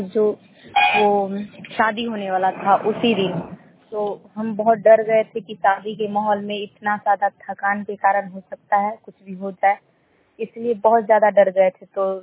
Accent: Sarangpur, India; मैं सारंगपुर से हूँ।

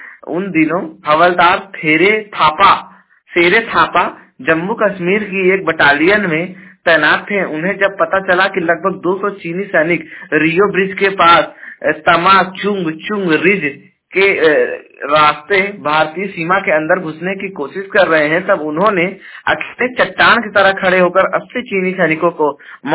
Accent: Jaunpur, Uttar Pradesh, India; और मैं उत्तर प्रदेश के जौनपुर जिले का निवासी हूँ।

